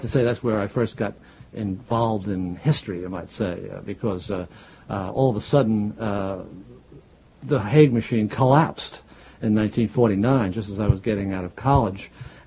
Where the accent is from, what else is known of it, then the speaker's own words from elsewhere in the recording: Jersey City, New Jersey, United States; accent: Jersey City; I know, I'm from Jersey City.